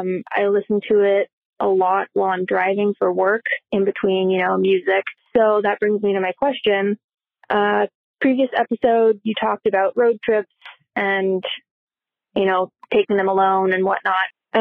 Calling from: Anchorage, Alaska, United States; I'm calling from Anchorage, Alaska.

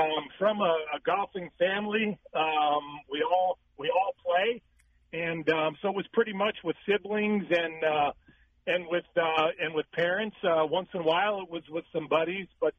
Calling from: Phoenix, Arizona, United States; I'm calling from Phoenix, Arizona.

